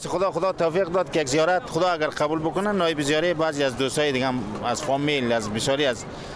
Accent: Parwan, Afghanistan; now in Herat, Afghanistan; ما اصلا از پروان هستیم ولی به هرات زندگی می‌کنیم، از هرات افغانستان اومدیم.

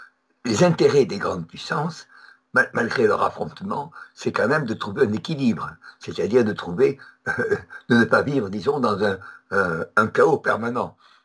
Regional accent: Toulouse, Occitanie, France; Et à Toulouse, qui est ma ville natale

